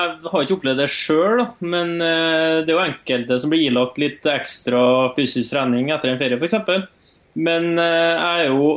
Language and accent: Norwegian; Ranheim, Trøndelag, Norway; Nå kommer jeg fra Ranheim, da.